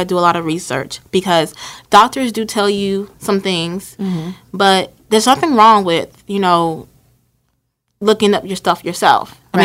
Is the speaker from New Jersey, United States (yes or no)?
yes; New Jersey, United States; And we're both from New Jersey, so we might be kind of related.